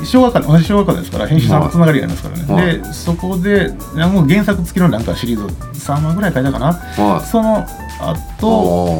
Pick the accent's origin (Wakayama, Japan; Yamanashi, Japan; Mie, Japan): Wakayama, Japan; moved away as an adult; also born or lived in Osaka; 和歌山ですね。